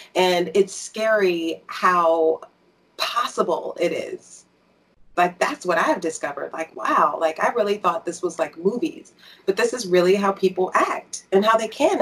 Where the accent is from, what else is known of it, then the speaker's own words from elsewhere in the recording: Virginia, United States; Like, you know, I'm from Virginia, so my family is down there